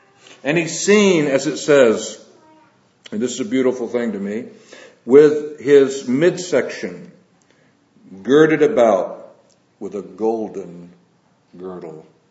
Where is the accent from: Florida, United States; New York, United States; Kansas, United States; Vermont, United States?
Florida, United States; Hey, I'm from Florida. You know, it's standard fare there.